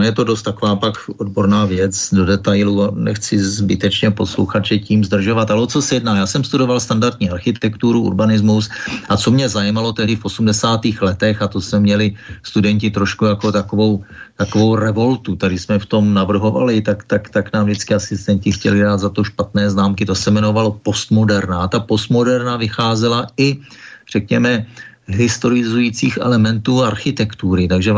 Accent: Prague, Czechia; moved away; also born or lived in United Kingdom; já jsem rodilý Vinohraďák z Vinohrad z Prahy 2

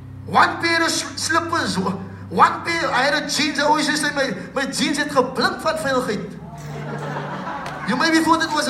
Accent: Cape Town, Western Cape, South Africa; And growing up in Mitchell's Plain wasn't easy. I'm the youngest of three.

